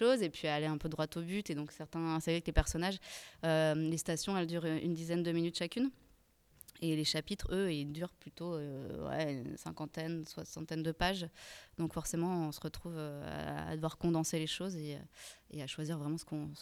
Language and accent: French; Switzerland; Enfin, moi, je suis suisse.